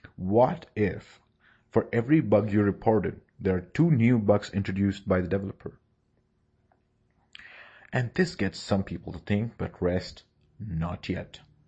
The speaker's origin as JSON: {"language": "English", "country": "India", "said": "I'm a tester from India."}